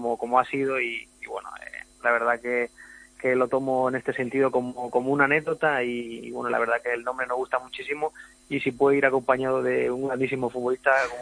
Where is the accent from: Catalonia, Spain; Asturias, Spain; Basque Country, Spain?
Catalonia, Spain; Galdric viene del catalán, ¿no? De donde somos nosotros, de Cataluña